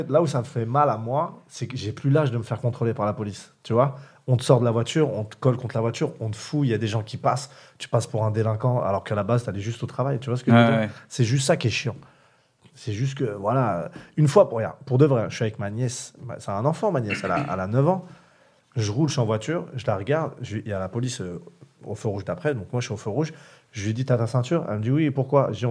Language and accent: French; Champigny-sur-Marne, Île-de-France, France; Moi, j'habite à Saint-Maur. J'ai grandi à Champigny. Et j'habite à Saint-Maur. C'est une ville collée à Champigny.